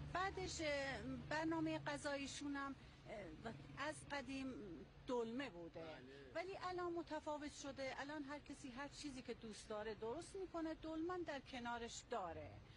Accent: Kermanshah, Iran; now in Urmia, Iran; نه خیر، من بچه ارومیه نیستم، خودم اصلیتم مال کرمانشاه است، ولی ارومیه زندگی میکنم، خیلی وقت اینجا زندگی میکنم.

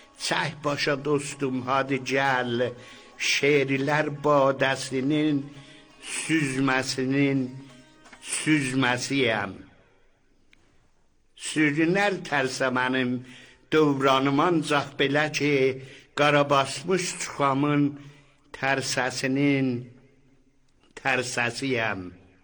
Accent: Iran; born there; من در ایران متولد شدم.

